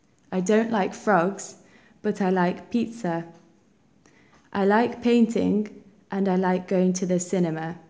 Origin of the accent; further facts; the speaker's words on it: Scotland, United Kingdom; now in Glasgow, United Kingdom; I come from the United Kingdom. I live in Scotland, in a city called Glasgow. I'm 22 years old.